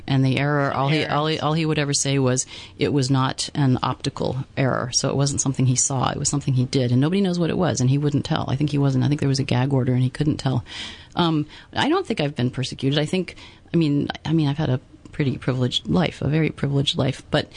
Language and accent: English; Australia; also born or lived in Washington / Los Angeles / South America; because I was from Australia and white Australians had come from elsewhere, and I could trace my family back only a couple generations. And, you know, and then growing up in Washington and in Los Angeles and in South America, I did not know where home would be.